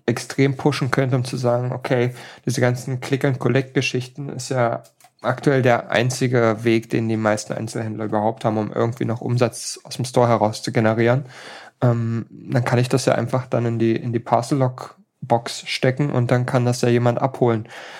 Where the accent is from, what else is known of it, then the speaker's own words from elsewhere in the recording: Hamburg, Germany; Also so als Hamburger glauben wir ja meistens, wir haben die Welt verstanden.